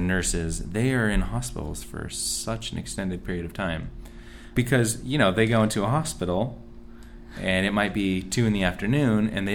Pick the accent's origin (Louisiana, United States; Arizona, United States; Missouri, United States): Arizona, United States; because I grew up in Arizona, of course I would think of a mariachi band